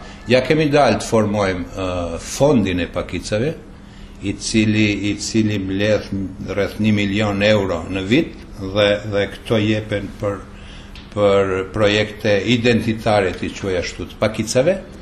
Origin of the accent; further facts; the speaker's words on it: Montenegro; unë duhet të përmend vetëm disa kryesore që i kemi si shqiptarë në Maltëzi, si pakicë nacionale në Maltëzi.